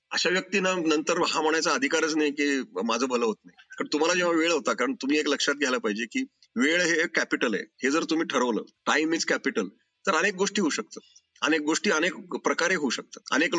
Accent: Pune, Maharashtra, India; born there; also born or lived in Solapur / Sangli; पुणेकर म्हणजे माझा जन्म पुण्यात झाला. शिक्षण जरी सोलापूर सांगली वगैरे मध्ये झालं तरी माझा पहिला जॉब मला पुण्यात लागला, त्यामुळे मी पुणेकर झालो.

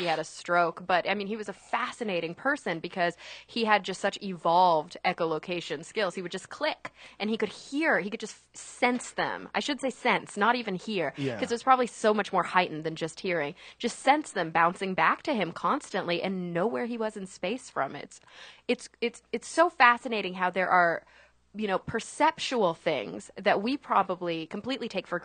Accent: Plano, Texas, United States; Like a suburb of Dallas called Plano.

